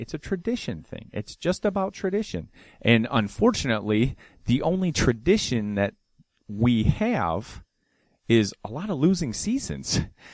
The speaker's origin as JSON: {"language": "English", "town": "Detroit", "region": "Michigan", "country": "United States", "lives_now": "Evansville, United States", "said": "I'm from Detroit. This is Evansville."}